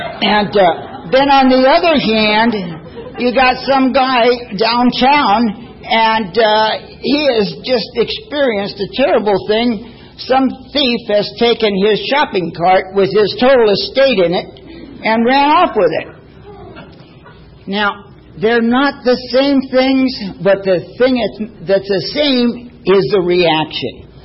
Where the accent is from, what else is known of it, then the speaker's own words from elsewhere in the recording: San Diego, California, United States; I'm from San Diego. I was born here. I lived here all my life.